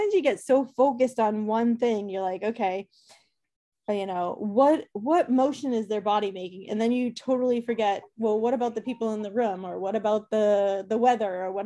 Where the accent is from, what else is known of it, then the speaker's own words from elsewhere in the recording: Boston, Massachusetts, United States; accent: Boston; I haven't figured out a way to put my Boston accent in yet